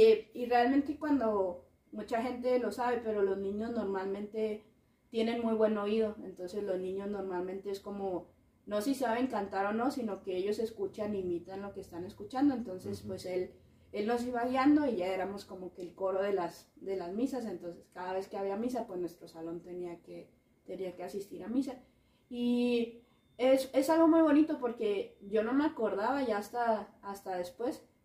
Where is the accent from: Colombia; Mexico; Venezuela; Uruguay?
Mexico; Durango; born there; now in Chihuahua, Mexico; mi familia vivimos en Chihuahua, pero mi mamá es de Durango, entonces nosotros normalmente, bueno, todos nacimos allá en Durango, mis hermanos y yo. Entonces en vacaciones siempre nos íbamos en Durango.